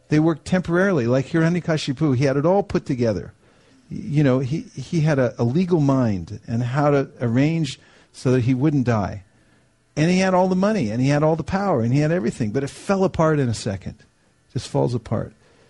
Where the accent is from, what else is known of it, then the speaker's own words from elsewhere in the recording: California, United States; I grew up around the San Francisco Bay Area